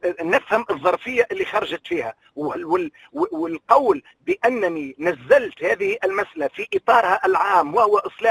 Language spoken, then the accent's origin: Arabic; Tunisia; في نهاية المطاف وصمة عار في بالنسبة إلينا احنا كتونسيين أنه نوصل بالتعليم إلى هذه المرحلة